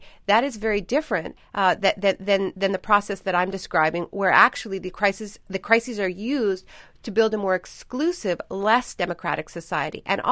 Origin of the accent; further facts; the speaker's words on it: Canada; being a Canadian and, you know, living in a, you know, having grown up in a context, you know, with public health care